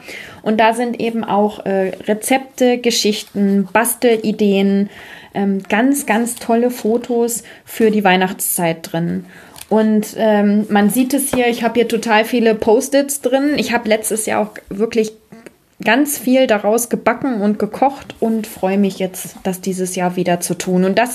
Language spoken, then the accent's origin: German; Braunschweig, Lower Saxony, Germany; Ich komme ja eigentlich aus Braunschweig.